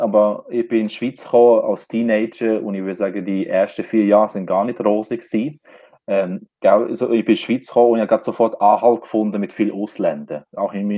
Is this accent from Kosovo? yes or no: yes; Kosovo; ich bin in Kosovo geboren und aufgewachsen, in einer Familie, in einer grossen Familie, ich würde sagen so in einer Sippenfamilie, in einem Dorf.